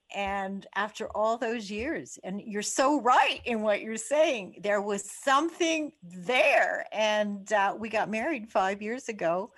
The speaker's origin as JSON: {"language": "English", "country": "Canada", "said": "when I was 20 years old. I'm Canadian."}